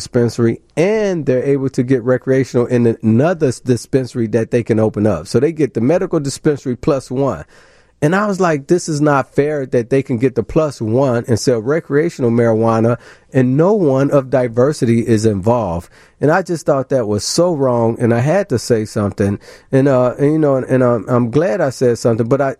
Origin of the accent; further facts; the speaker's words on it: Chicago, Illinois, United States; Yeah, I grew up in Cabrini Green.